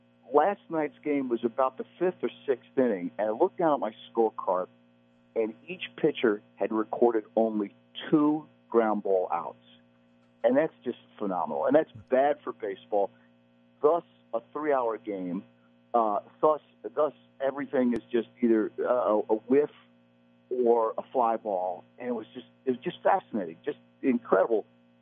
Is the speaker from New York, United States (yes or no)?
yes; New York, United States; all when you're born and raised in New York, you know, all things go back to the Yankees